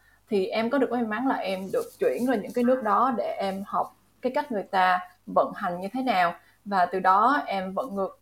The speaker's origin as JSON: {"language": "Vietnamese", "town": "Da Lat", "region": "Lam Dong", "country": "Vietnam", "tie": "born or raised there", "also_born_or_lived": "Ho Chi Minh City", "moved": "as an adult", "lives_now": "Singapore", "said": "Thì em sinh ra ở Đà Lạt, thì em học và cho tới từ lớp 1 cho tới lớp 12 là ở Đà Lạt. Sau đó em xuống Sài Gòn, em học đại học ngoại thương."}